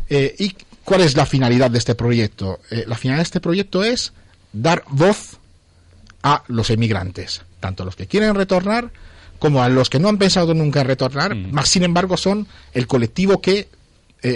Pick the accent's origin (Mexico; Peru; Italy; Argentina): Italy; Spanish is a second language; moved away as an adult; now in Spain; yo soy un italiano que lleva 10 años viviendo en España y mi familia sigue viviendo en Italia.